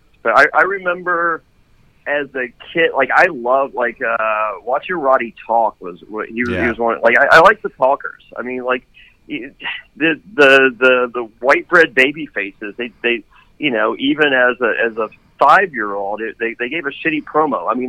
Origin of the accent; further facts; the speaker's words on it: Danville, Virginia, United States; As a kid, I grew up in Danville, Virginia, and that's about 40 minutes north of Greensboro, North Carolina.